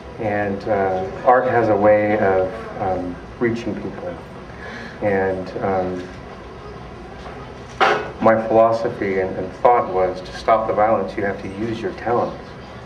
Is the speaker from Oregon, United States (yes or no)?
yes; Portland, Oregon, United States; I come from Portland, Oregon